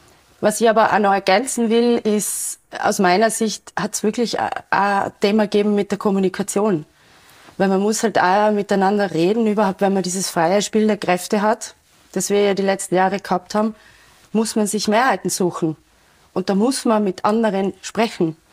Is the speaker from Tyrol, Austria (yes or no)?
yes; Innsbruck, Tyrol, Austria; Ich bin in Innsbruck aufgewachsen, ich habe in Innsbruck studiert. Ich habe Innsbruck immer als meine Lieblingsstadt bezeichnet. Ich habe immer gedacht, ich muss weggehen, war ich dann auch, bin wieder zurück.